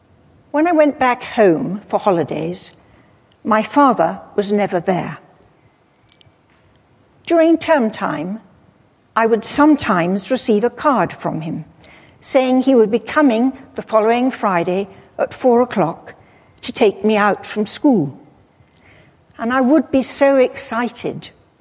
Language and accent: English; Croydon, London, United Kingdom; born there; I was born in Croydon just before the beginning of the Second World War.